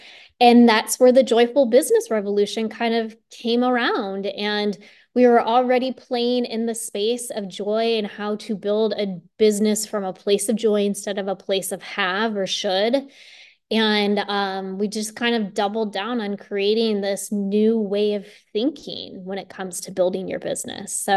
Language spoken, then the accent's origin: English; Iowa, United States; I was 9 and I grew up in Iowa and I raced go-karts.